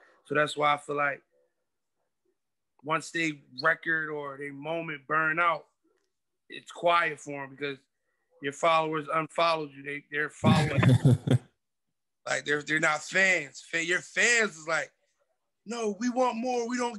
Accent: Philadelphia, Pennsylvania, United States; The area I came up in, it was heavily flooded with artists, hot artists. And I just wanted in.

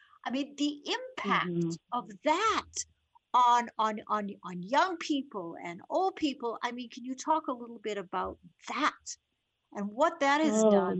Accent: Winnipeg, Manitoba, Canada; also born or lived in Montreal, Canada / Toronto, Canada; growing up in Winnipeg, Colette, I never met mm-hmm. a Black child or a Black person. Until mm-hmm. I moved to Montreal

